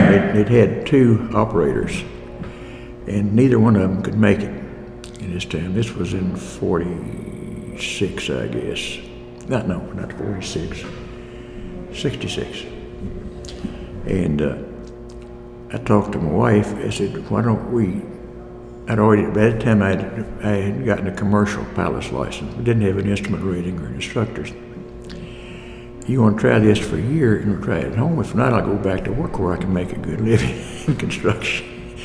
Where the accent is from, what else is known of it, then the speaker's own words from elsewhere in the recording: Gracie Lake, United States; born there; I was born here in Montgomery County, Gracie Lake.